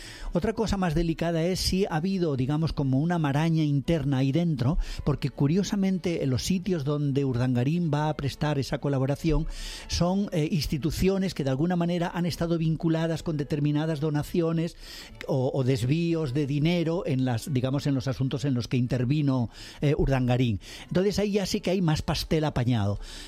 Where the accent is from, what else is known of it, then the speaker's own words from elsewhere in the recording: Spain; Como ciudadano español